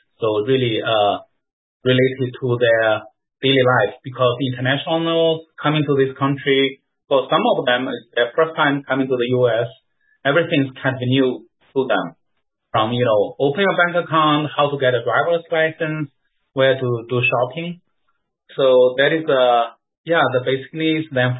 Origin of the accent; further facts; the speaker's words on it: China; English is a second language; moved away; I grew up in China during the Cultural Revolution, even near the end of it, but still, you know, the education in the schools was atheistic.